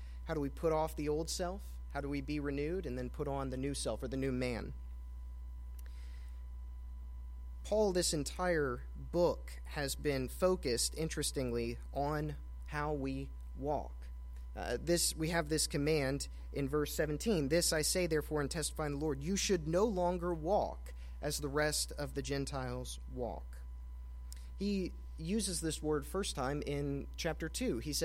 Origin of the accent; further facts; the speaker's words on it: Hendersonville, Tennessee, United States; now in Jackson, United States; I'm from North Nashville, Hendersonville, Tennessee. Came to Union in 2018, graduated in 2022.